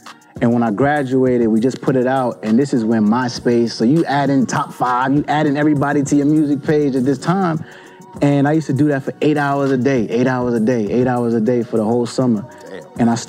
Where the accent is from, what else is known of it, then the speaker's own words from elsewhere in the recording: New Jersey, United States; Until, you know, I'm from Jersey. So the Apollo Theater is big in New York for us, you know what I mean?